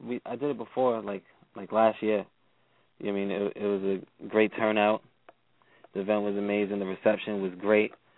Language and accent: English; New York, United States; There's more admiration, you know, because I'm from New York, so there's a lot of rappers. I mean, this is the home of hip-hop, so there's a lot of rappers.